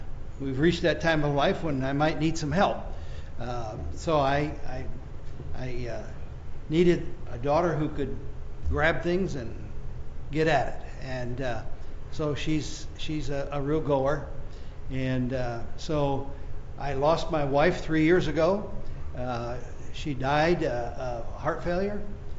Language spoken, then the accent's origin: English; Sioux Falls, South Dakota, United States; I am from Sioux Falls, South Dakota, and I attended seminary in Bethel Seminary in St. Paul